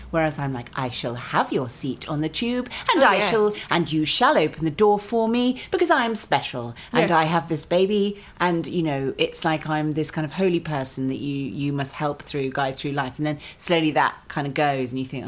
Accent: London, United Kingdom; As a Londoner, I feel like, this is my right.

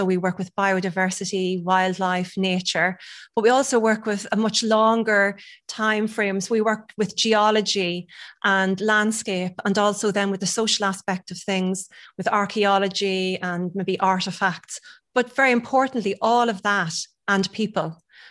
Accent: Monaghan, Ulster, Ireland; because I'm from Monaghan, so loads of drumlins

